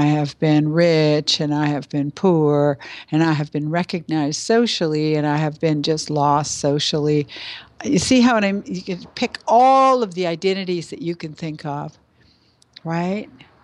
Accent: Canada; now in Los Angeles, United States; I'm in LA, I'm a Canadian

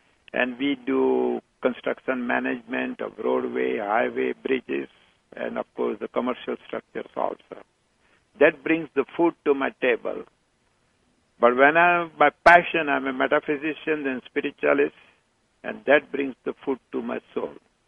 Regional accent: India; born there; I was born in India during the Mahatma Gandhi independence movement to principles of nonviolence.

